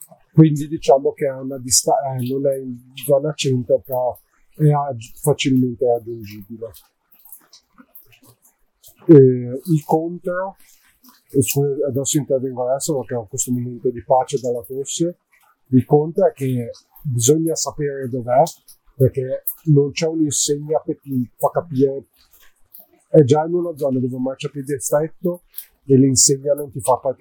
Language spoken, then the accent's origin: Italian; Genoa, Liguria, Italy; noi siamo di Genova, quindi già, anche se a breve saremo a Bergamo per altri motivi, come avete seguito su altri canali. Ma siamo di Genova, siamo abituati bene